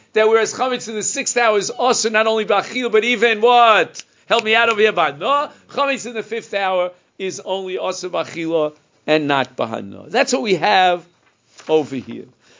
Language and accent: English; Israel; As you all know, I'm here from Eretz Yisrael.